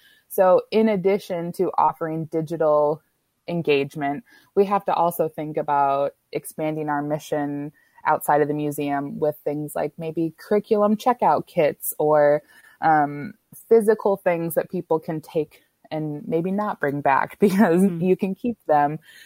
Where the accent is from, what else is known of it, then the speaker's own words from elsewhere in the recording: Virginia, United States; So I'm not from Wisconsin. I'm from Virginia.